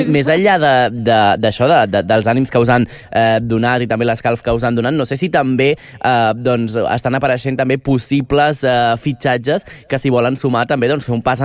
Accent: Sant Celoni, Catalonia, Spain; born there; jo conec molt, perquè vaig néixer allà pràcticament, a Sant Celoni

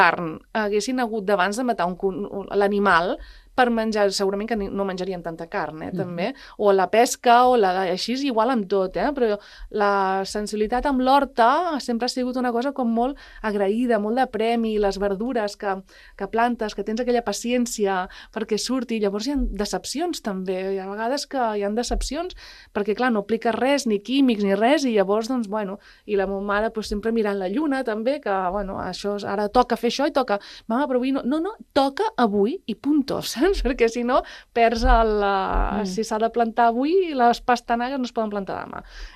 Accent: Palau-sator, Catalonia, Spain; Jo a vegades deia, ah, no, sóc de la Bisbal, saps? De l'Empordà, no sé què, tal, no, sóc de Palau-sator, i ara ho dic ben alt, no? I sóc de pagès.

